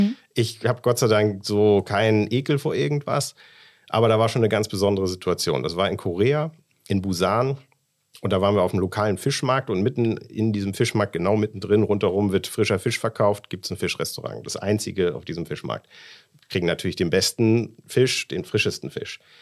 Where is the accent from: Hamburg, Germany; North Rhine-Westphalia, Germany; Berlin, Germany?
Hamburg, Germany